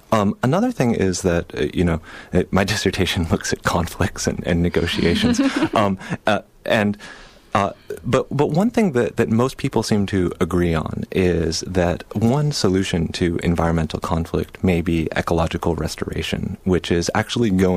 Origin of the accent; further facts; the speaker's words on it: Berkeley, California, United States; I grew up in Berkeley, California, you know, environmentalist, all of this sort of thing.